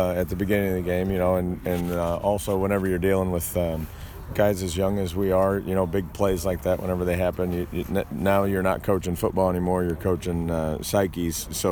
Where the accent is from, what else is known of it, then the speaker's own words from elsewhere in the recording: Hillsboro, United States; Well, I choose to be at Hillsboro. There's a reason for that. It's my hometown. It's where I went to school. It's where I played.